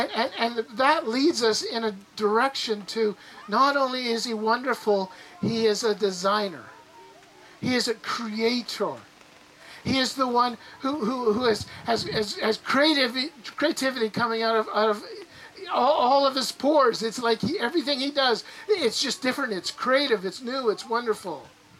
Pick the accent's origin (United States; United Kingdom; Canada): Canada; Grand Cache, Alberta; Most of you know I grew up in the mountains. I grew up in Grand Cache, and literally, we would walk out our front door, and literally beside me on this side was Grand Cache Mountain